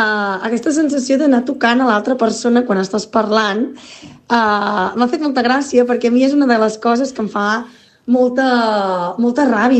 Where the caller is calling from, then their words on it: Breda, Catalonia, Spain; de Breda.